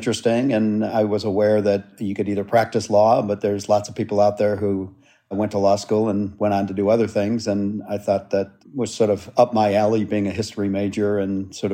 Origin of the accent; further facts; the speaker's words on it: Chicago, Illinois, United States; I'm from Chicago. I always say I haven't gone far in life. I'm only three blocks from where I started. My parents still live in the house I grew up in, three blocks